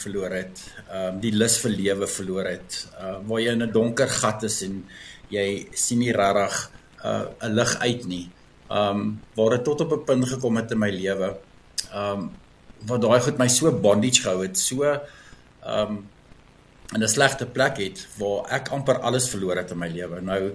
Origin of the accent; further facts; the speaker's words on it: Krugersdorp, Gauteng, South Africa; En ons bly in Kreeusdorp, ons het groot geword in Kreeusdorp. Ons is albei van Noordheuwel skool af.